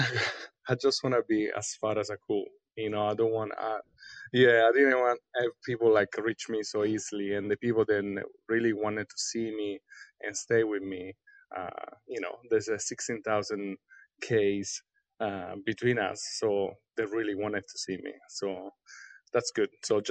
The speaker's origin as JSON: {"language": "English", "town": "Rome", "region": "Lazio", "country": "Italy", "second_language": "English", "moved": "as an adult", "lives_now": "Sydney, Australia", "said": "Sydney was another metropolis, I'm from Rome."}